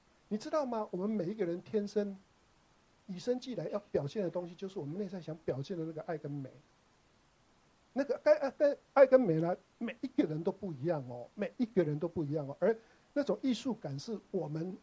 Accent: Taiwan; accent: Taiwanese Mandarin; 像我的国语就是没有办法啊，我就台湾国语啊

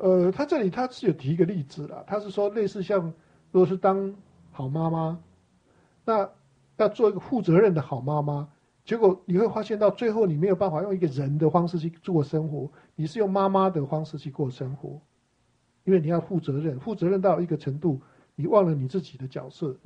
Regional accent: China; 我们都是中国人，

